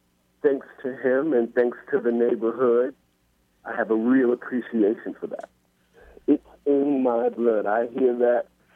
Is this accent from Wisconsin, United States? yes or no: no; New York City, New York, United States; I grew up in Queensbridge. Queensbridge Projects